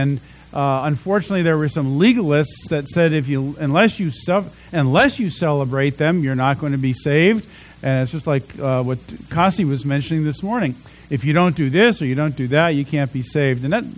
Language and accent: English; East Coast, United States; I grew up on the East Coast, and not only do you get the Christian holidays off, you get the Jewish holidays off, and you go to school until the end of June as a result of that.